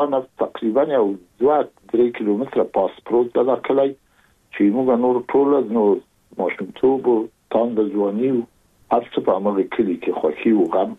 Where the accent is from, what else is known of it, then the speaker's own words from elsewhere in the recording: Kabul, Afghanistan; born there; زه زېږېدلی په کابل کې یم. د کابل په چاګي کې ګزارګاه پله ته ورڅېرمه، او کلی د ښکلا خان کلا. هلته زه زېږېدلی یم، خو یو درې یا څلور کاله وروسته زما کورنۍ بیا د مراد خان ته کډه شوې ده، چې هلته د پدري کلا ده.